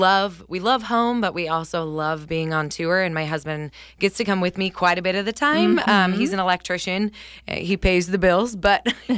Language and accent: English; Estacada, Oregon, United States; So, born and raised in Estacada, Oregon, and I've actually never lived in another city ever.